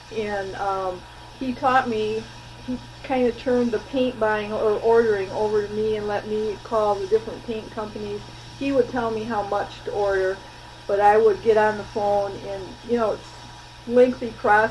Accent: Lansing, Michigan, United States; I grew up in Lansing, was born in Lansing, lived in Lansing all my life.

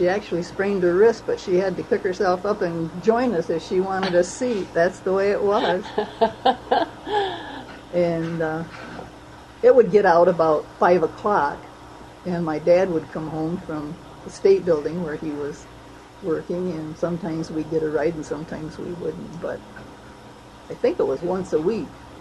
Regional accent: Lansing, Michigan, United States; Well, I was born in Lansing at St. Lawrence Hospital, night before Christmas.

